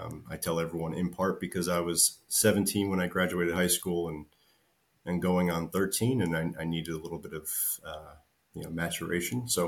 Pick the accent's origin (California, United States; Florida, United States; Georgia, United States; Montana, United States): Florida, United States; So I grew up in South Florida, as I mentioned, and, you know, golf is everywhere.